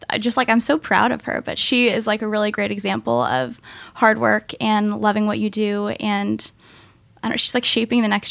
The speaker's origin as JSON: {"language": "English", "town": "Seattle", "region": "Washington", "country": "United States", "tie": "born or raised there", "said": "I was raised and grew up in Seattle, Washington."}